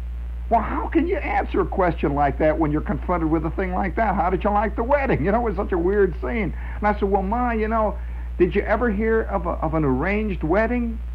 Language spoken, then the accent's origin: English; Chicago, Illinois, United States; You know, we're talking about, yeah, I'm from Chicago, yeah.